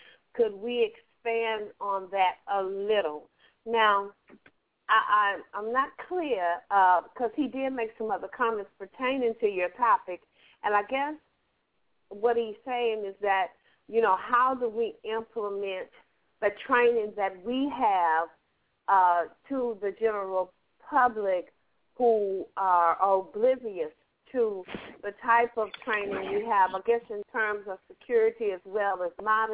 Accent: Compton, California, United States; And I'm from Compton, so yes, ma'am. South Soul Lakers and Muriel Drive, sis.

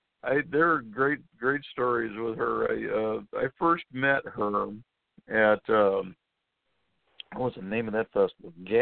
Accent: Fulton, Kentucky, United States; Well, I'm originally from Kentucky, Fulton, Kentucky. It's a little spot on a road.

